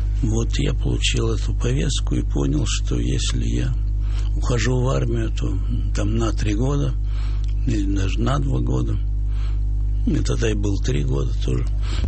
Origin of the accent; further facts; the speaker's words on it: Moscow, Russia; Хотя я был коренным москвичом и, конечно, никуда не хотел уезжать.